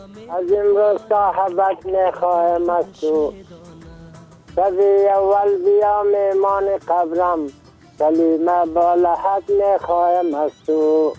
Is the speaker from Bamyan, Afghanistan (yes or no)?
yes; Dasht-e Safid, Bamyan, Afghanistan; قریه ما دشت سفید، ولسوالی ما کامل، ولایت ما بامیان. یعنی